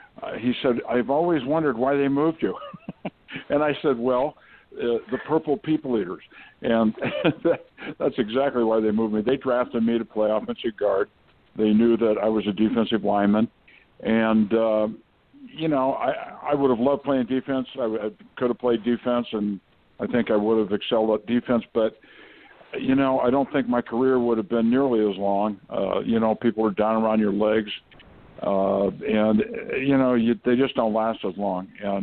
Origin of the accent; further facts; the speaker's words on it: San Diego, California, United States; I think I grew up in San Diego, thinking I was Paul Lowe, and you know, in the streets growing up